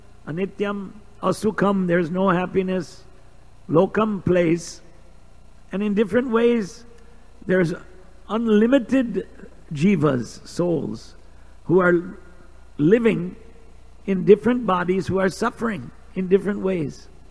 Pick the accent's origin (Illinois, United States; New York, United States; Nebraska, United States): Illinois, United States; Evanston; I grew up in Evanston, they called it the city of churches and trees.